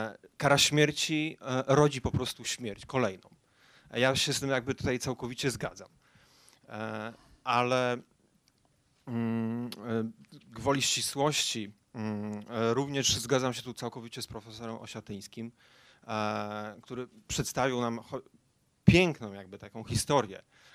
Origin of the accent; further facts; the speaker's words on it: Poznań, Greater Poland Voivodeship, Poland; Ja jestem gościnnie z Poznania.